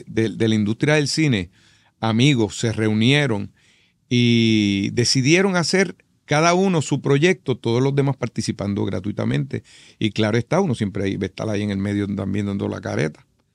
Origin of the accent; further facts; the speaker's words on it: Puerto Rico; yo soy un actor puertorriqueño y actúo para los puertorriqueños. No hablo inglés fluidamente